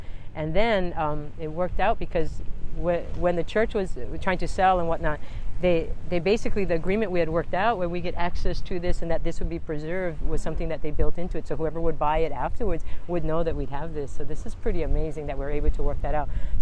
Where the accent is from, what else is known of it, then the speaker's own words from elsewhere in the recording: Honolulu, Hawaii, United States; I grew up in Kaimuki and Honolulu, city girl, right? I graduated Kaimuki High, you know, 84. So I'm a city girl.